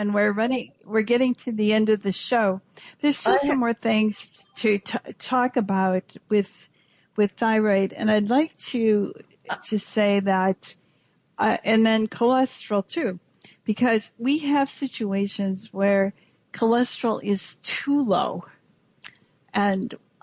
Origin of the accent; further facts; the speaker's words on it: Wisconsin, United States; In fact, I grew up in Wisconsin, and we had goiter pills every week at our school.